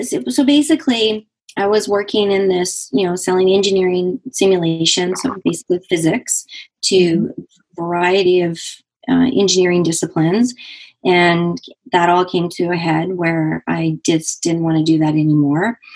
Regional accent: Canada; I'm Canadian, so I had some U.S. cash

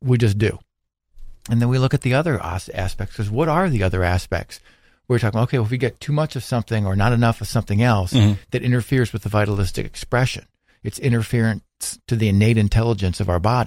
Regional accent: Indiana, United States; You're from wherever you're from, and I'm from Indiana, for goodness sake.

